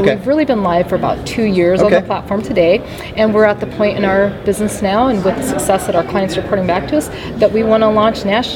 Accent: Seattle, Washington, United States; you know, I grew up in Seattle, so I've always been a big fan of Starbucks.

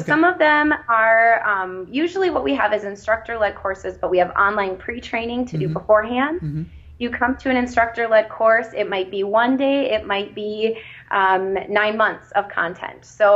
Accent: Melrose, Minnesota, United States; this is my hometown, Melrose, Minnesota. I absolutely love it here.

